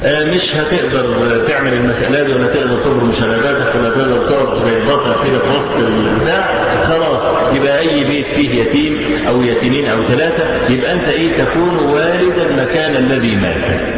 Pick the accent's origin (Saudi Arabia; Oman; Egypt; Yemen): Egypt; إحنا عندنا في مصر لما يكون واحد بيعمل أي حاجة كده